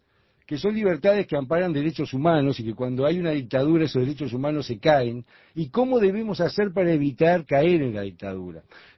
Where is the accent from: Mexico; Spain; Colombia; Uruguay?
Uruguay; Yo, como uruguayo y padre de 3 hijos, no voy a admitir, como ciudadano modesto